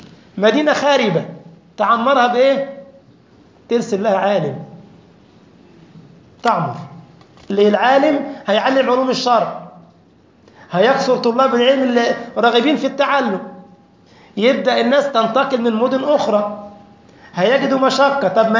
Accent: Egypt; now in Germany; ده أنا أذكر في لما جئنا حديثا ألمانيا، إخوة مصريين ما يعرفون ورش، عندنا في مصر ما يعرف قراءة ورش حفص

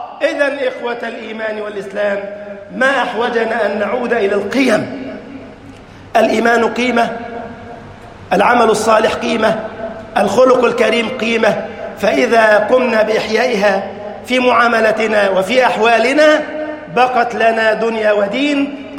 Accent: Egypt; اللهم اجعل بلدنا مصر أمناً أمانا، سخاء رخاء، وسائر بلاد المسلمين.

